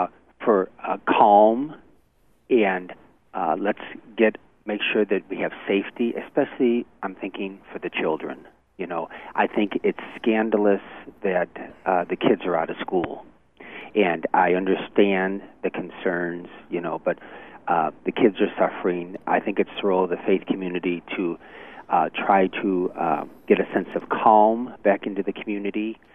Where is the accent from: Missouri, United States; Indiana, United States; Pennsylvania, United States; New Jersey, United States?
Missouri, United States; St. Louis; I'm from St. Louis, and anybody who says it's not, I don't think they're being realistic.